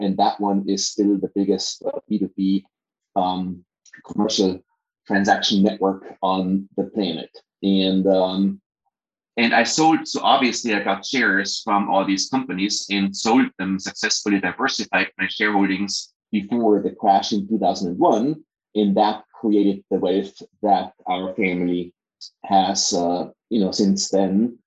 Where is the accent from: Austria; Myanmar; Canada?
Austria; Innsbruck, Tyrol; English is a second language; moved away as an adult; now in United States; So my background is that I'm from Innsbruck, Austria, and I have a PhD in computer science from the Technical University in Vienna, and decided to immigrate to Silicon Valley in 1986